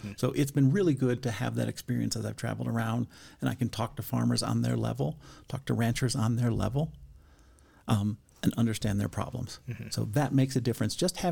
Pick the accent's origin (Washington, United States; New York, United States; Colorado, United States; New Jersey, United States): Colorado, United States; I am the person I am today because of growing up in Colorado